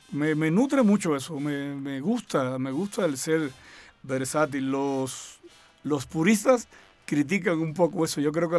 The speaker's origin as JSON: {"language": "Spanish", "region": "Holguín", "country": "Cuba", "said": "Soy del oriente de Cuba, de una provincia muy linda con una playa maravillosa que se llama Holguín."}